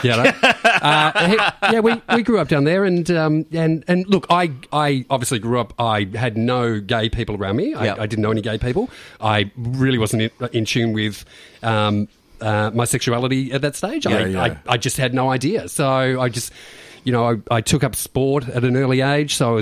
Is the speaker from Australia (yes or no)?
yes; Beaumaris, Victoria, Australia; I grew up in Bayside, Beaumaris, with my darling sister. And a brother